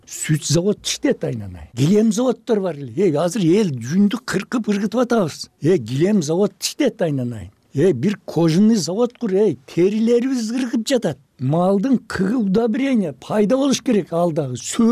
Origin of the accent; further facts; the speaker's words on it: Uzgen, Osh Region, Kyrgyzstan; мына мен например өзгөндүкмүн дедим.